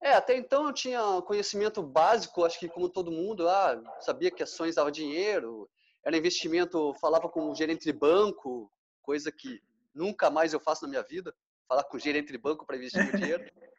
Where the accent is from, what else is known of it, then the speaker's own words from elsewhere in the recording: Curitiba, Paraná, Brazil; Sou formado pela Federal do Paraná, sou natural de Curitiba, no Paraná lá.